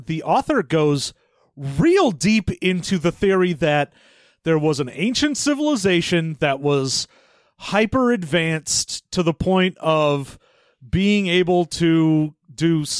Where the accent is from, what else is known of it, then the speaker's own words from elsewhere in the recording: United Kingdom; and then I'm British